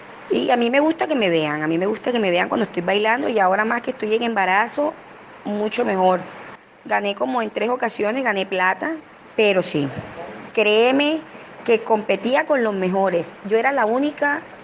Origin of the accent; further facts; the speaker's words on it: Caribbean Region, Colombia; Porque yo soy no solamente soy costeña, sino costeña sabanera.